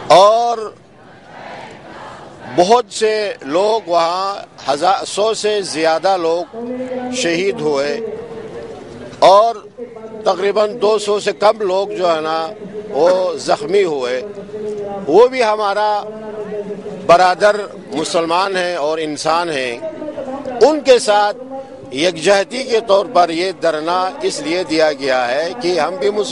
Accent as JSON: {"language": "Urdu", "country": "Pakistan", "said": "اور مستقبل میں پاکستان، ہم پاکستانی ہیں، پاکستان کو بنانے والے میں ہم شامل ہیں، پاکستان کو بچانے والے بھی ہم شامل ہیں."}